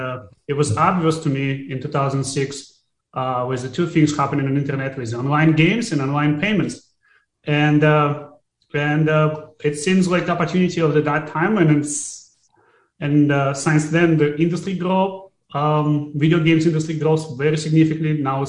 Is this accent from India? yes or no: no; Russia; moved away as an adult; also born or lived in Soviet Union; now in Los Angeles, United States; I was born in 1984 in Soviet Union, and I grew up in Russia in very poor family.